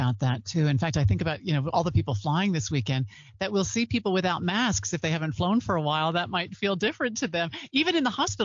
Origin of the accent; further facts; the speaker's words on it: Pennsylvania, United States; I grew up in Pennsylvania, so my parents' graves are in Pennsylvania.